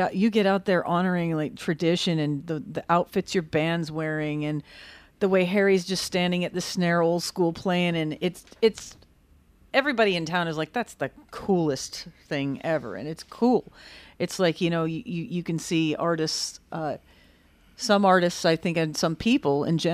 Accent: Medicine Hat, Alberta, Canada; another place that you went with … was my hometown in Medicine Hat's first show I ever saw.

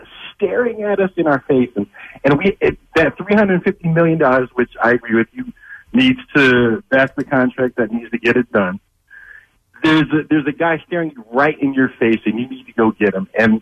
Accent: Philadelphia, Pennsylvania, United States; I was born and raised in Philadelphia.

